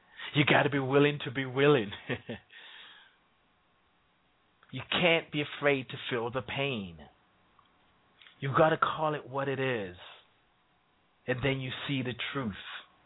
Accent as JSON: {"language": "English", "country": "Nigeria", "tie": "born or raised there", "said": "My mom is a Christian, my dad is a Muslim. So I grew up in Nigeria."}